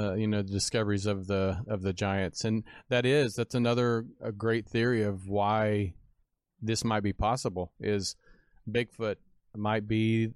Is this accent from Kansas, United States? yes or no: yes; Kansas, United States; Well, growing up in Kansas, we used to go out deer hunting, and we used to also go deer antler hunting.